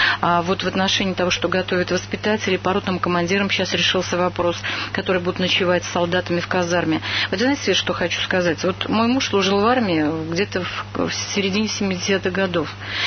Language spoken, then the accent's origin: Russian; Saratov Oblast, Russia; Я из Саратовской области.